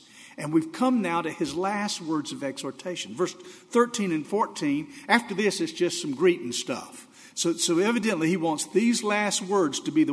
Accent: the South, United States; The world that I grew up in the South was a lot like that, in morality and friendliness and values

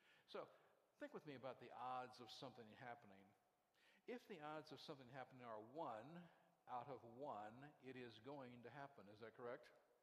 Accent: Orlando, Florida, United States; Now, Pastor Mac mentioned I come from Florida, from Orlando. We just got hit by the northeast corner of a Cat 2 hurricane.

